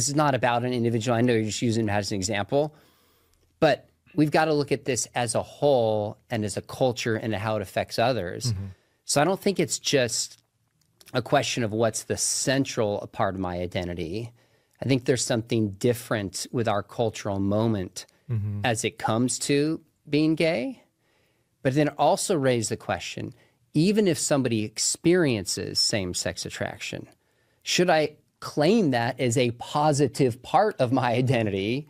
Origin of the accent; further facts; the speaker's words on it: United States; I'm an American, I could go get Mexican citizenship.